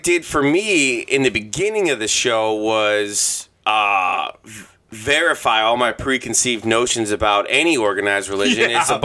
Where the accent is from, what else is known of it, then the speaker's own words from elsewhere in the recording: Midwest, United States; we're from the Midwest, so, like, normally it's cold